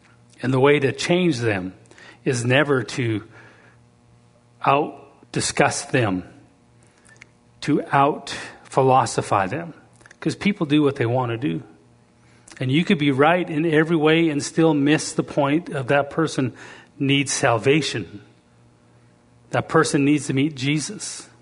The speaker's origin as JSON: {"language": "English", "country": "United States", "said": "Now, as a father, as an American citizen, as a man, I have rights to stand and make decisions"}